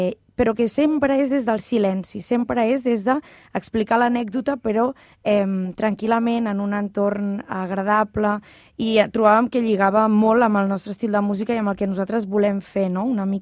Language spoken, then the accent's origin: Catalan; Matadepera, Catalonia, Spain; sóc de Matadepera, però vaig estar un parell o tres d'anys a Barcelona.